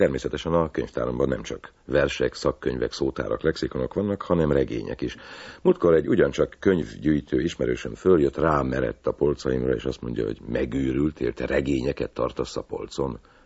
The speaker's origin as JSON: {"language": "Hungarian", "region": "Great Hungarian Plain", "country": "Hungary", "said": "mert én magam is alföldi vagyok"}